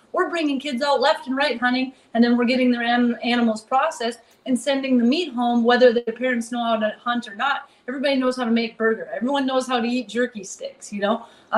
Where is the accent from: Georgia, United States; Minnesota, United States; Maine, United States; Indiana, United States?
Minnesota, United States; Paynesville; So I grew up in Painesville. It's just a tiny little town with about 2,500 people between St. Cloud and Wilmer. So west central Minnesota, small town life, absolutely loved it.